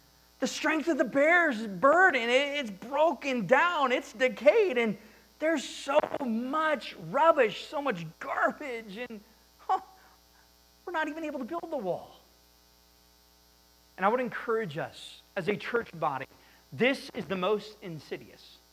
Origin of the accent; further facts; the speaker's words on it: United States; I thank the Lord every day that I'm an American.